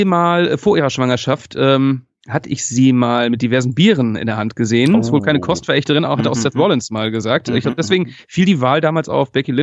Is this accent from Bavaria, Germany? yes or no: no; Ennepetal, North Rhine-Westphalia, Germany; Das ist ja direkt neben Ennepetal, meiner Heimatstadt.